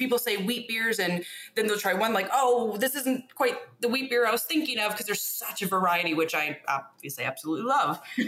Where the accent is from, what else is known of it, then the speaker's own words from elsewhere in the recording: Michigan, United States; And I'm from Michigan, of course.